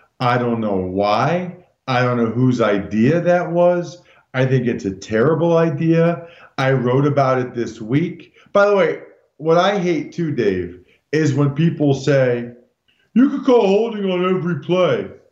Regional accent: Pennsylvania, United States; not just because I grew up outside of Philly

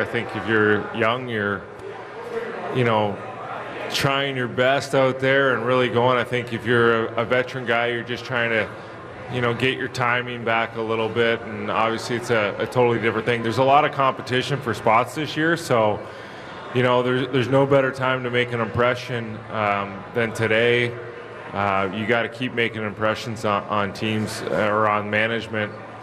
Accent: Ontario, Canada; now in Chicago, United States; You know, I'm from Ontario. It kind of has that Midwest feel, I feel like.

